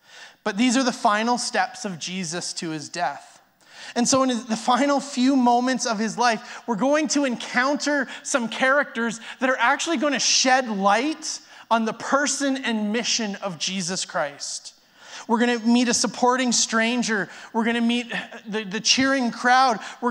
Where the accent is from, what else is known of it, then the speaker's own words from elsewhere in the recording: Airdrie, Alberta, Canada; I remember growing up in Airdrie